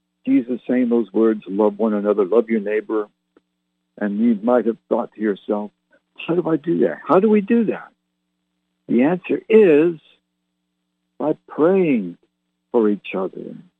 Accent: England, United Kingdom; let me stop right there and explain why we're English rock and roll band. The fair perspective being English, not having lived in America, at least not now.

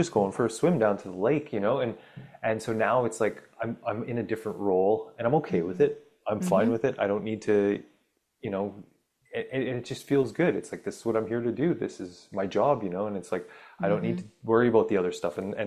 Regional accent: Ontario, Canada; I grew up in Northern Ontario.

